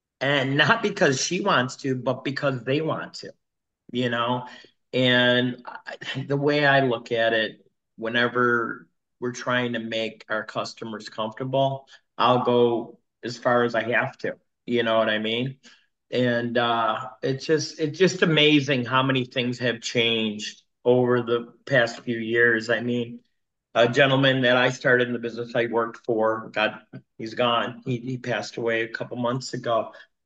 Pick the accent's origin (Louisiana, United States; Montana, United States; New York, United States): New York, United States; Buffalo; So I'm from Buffalo, so it's my Frank's hot sauce.